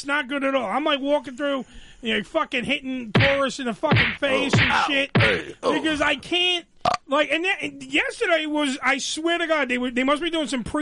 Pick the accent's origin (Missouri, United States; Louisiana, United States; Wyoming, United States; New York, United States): New York, United States; Maybe I'm a little jaded because I'm a New Yorker.